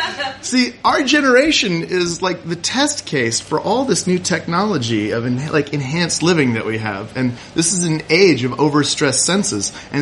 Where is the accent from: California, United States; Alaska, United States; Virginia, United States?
Alaska, United States; Kodiak; Now, when I grew up in Kodiak, Alaska, we had one channel